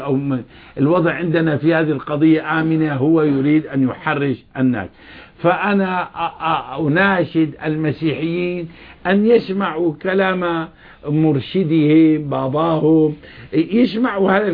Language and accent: Arabic; Syria; moved away; هربت من سوريا